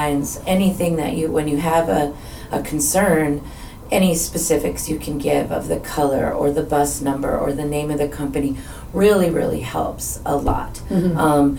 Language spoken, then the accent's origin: English; Hawaii, United States; I'm from Hawaii originally. I've gone whale watching all over the world.